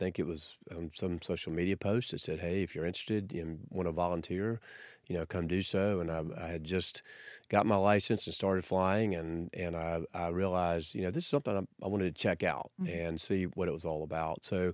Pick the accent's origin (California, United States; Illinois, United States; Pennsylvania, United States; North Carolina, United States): North Carolina, United States; Shelby; Well, most people, when I start talking, realize I'm from North Carolina. I grew up in just west of here in Shelby, small town, and went to University of North Carolina.